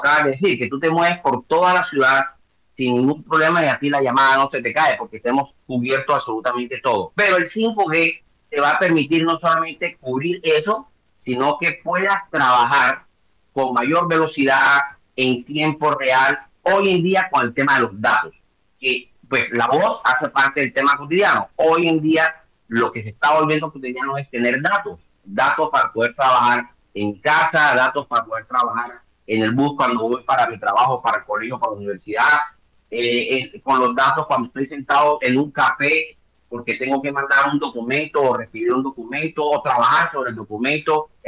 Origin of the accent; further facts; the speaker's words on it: Caribbean Region, Colombia; nosotros como costeños que somos imaginativos, creativos, macondianos, orgullosamente